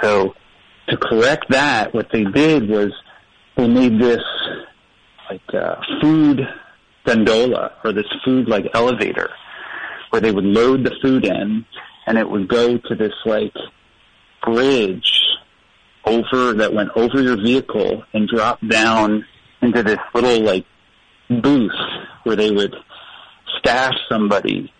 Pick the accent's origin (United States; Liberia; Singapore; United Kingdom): United States; Point Pleasant, New Jersey; Yeah, so I grew up in Point Pleasant, New Jersey.